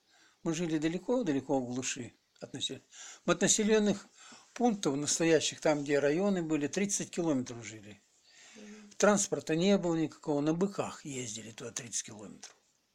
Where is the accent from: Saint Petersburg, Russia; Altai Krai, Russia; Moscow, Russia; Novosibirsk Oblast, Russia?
Novosibirsk Oblast, Russia; Orlovka; born there; Новосибирская область, Чистозерный район, деревня Орловка.